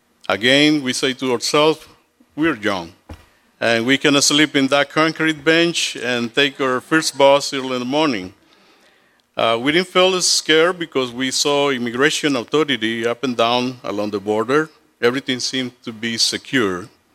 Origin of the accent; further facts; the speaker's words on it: Nicaragua; We are originally from Nicaragua, Central America.